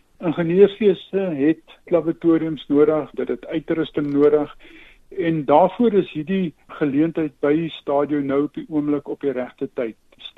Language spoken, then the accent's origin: Afrikaans; Uitenhage, Eastern Cape, South Africa; Ja, ek het in Uitenhaag wat nou tans Kariga is groot geword